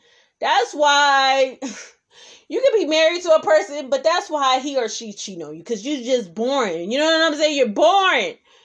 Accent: Oakland, California, United States; Especially growing up in Oakland, California. Just the Bay Area, period.

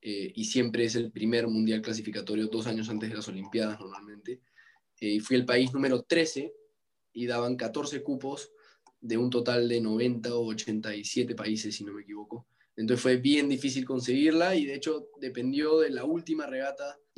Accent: Peru; Llegué a Toronto siendo el primer peruano clasificado

